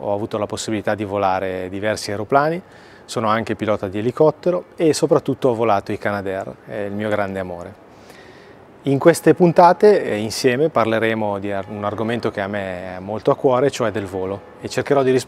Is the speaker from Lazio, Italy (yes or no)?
no; Como, Lombardy, Italy; ho 37 anni, sono comasco d'origine